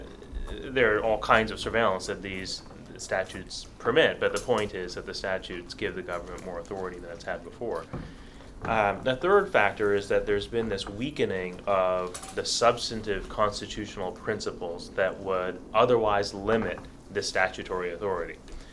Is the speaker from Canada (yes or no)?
yes; Canada; One of them is that I'm Canadian.